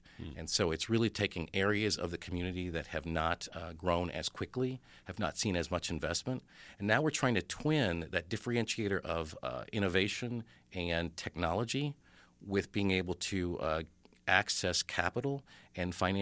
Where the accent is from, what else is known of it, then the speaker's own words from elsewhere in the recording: Tennessee, United States; I think for me, you know, growing up in Tennessee, which is a wonderful place